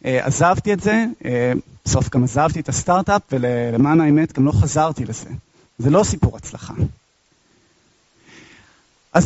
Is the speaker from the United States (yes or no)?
yes; United States; Hebrew is a second language; also born or lived in Israel; אני אמריקאי-ישראלי, אני עושה טעויות בעברית, סלחו לי